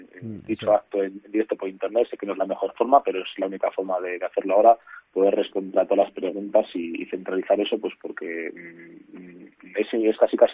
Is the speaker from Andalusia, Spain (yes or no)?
no; Astudillo, Castile and León, Spain; me siento siempre orgulloso de decir que soy palentino, pero que soy palentino de Astudillo, que son donde viven mis raíces